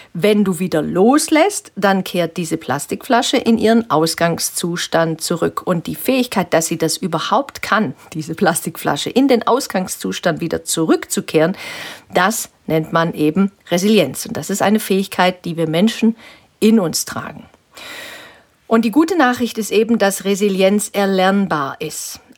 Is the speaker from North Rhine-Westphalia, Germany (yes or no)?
no; Baden-Württemberg, Germany; ich bin eben im Schwäbischen aufgewachsen und da hatten wir direkt vor der Haustür einen Wald